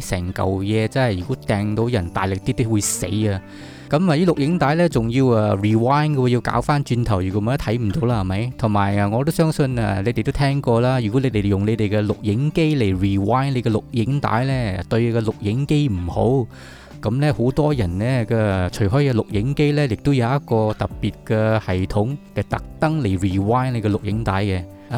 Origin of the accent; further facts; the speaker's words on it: Malaysia; 咁我就讲我系马来西亚人。